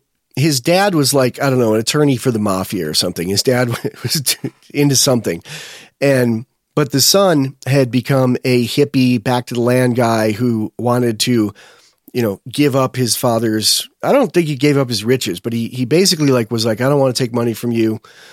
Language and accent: English; United States; I was standing, because I'm an American, and I was looking out the window.